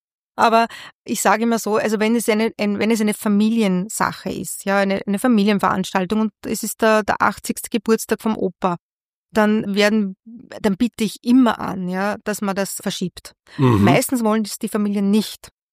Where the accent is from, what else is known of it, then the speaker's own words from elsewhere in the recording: Linz, Upper Austria, Austria; Aber als Linzerin, das ist wirklich, wirklich sehenswert, die Klangwolke.